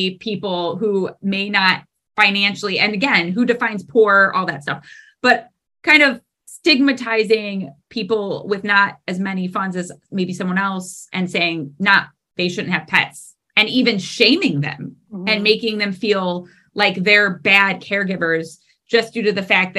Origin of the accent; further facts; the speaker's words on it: East Cleveland, Ohio, United States; And I grew up in East Cleveland, which very low, very below the poverty line.